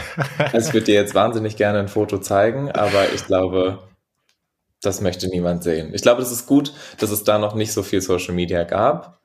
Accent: Ratingen, North Rhine-Westphalia, Germany; also born or lived in Berlin; Ich komme gebürtig aus Berlin und dann ist meine ganze Family nach Ratingen bei Düsseldorf gezogen.

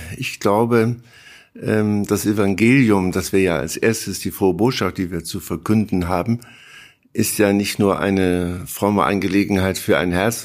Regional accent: Germany; Ich bin auch in der Bundesrepublik Deutschland groß geworden. Ich bin also sozusagen auch ein Nachkriegskind.

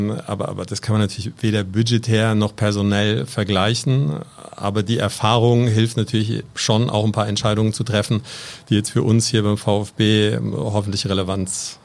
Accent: Bürstadt, Hesse, Germany; born there; ich bin geboren in Südhessen. Wenn man das jetzt fußballerisch verortet, dann würde man sagen zwischen SV Darmstadt 98 und Waldhof Mannheim. Das ist ein kleinerer Ort. Bürstadt

